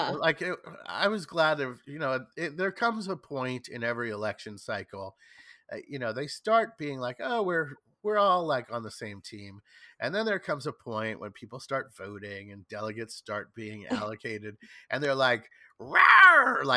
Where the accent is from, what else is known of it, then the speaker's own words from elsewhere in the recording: New York, United States; I have kind of a visceral dislike of him because I'm a New Yorker